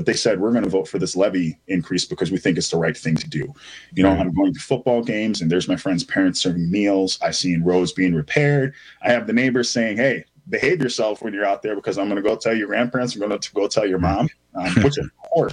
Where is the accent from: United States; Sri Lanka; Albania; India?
United States; Saint Paul, Minnesota; born there; I was born in St. Paul, but I had a lot of housing instability. You know, I lived in 35 different places by the time I was 15, wow. Unfortunately, including a homeless shelter on Wabasha across the street from where I work.